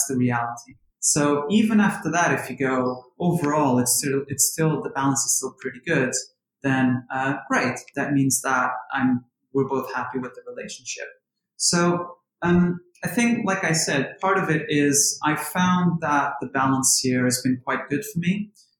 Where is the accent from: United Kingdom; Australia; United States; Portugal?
Portugal; Lisbon; Lisbon. Outside of Lisbon, not the main city. I grew up in a small town, which I think you could technically say it's the countryside.